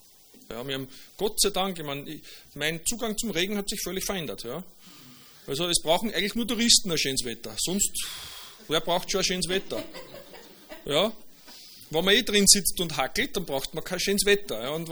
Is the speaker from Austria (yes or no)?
yes; Austria; aber als Österreicher darfst du eigentlich nicht patriotisch sein